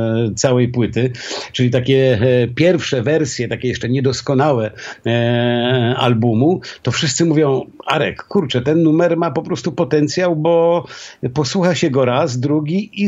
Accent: Strzelce Opolskie, Opole Voivodeship, Poland; Ja jestem, słuchaj, z małego miasteczka na Opolszczyźnie, Strzelce Opolskie. To miasto mnie w jakimś sensie, wiesz, ukształtowało. Tam się wychowałem

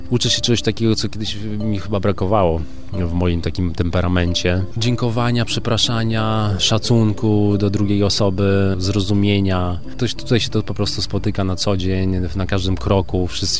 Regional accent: Radzików, Masovian Voivodeship, Poland; moved away; wychowałem się na takim małym osiedlu pod Warszawą, Radzików, pozdrawiam wszystkich z Radzikowa. Tam jest dużo zieleni, tam są ptaki, jest pięknie. Tam w ogóle nie ma betonu, nie?

